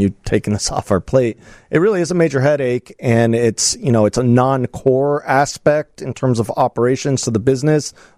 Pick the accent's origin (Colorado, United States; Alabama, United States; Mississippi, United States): Colorado, United States; Denver; now in Chicago, United States; I'm originally from Denver. I've kind of lived all over the world for many years. And I, like I said, moved here to Chicago 5 years ago.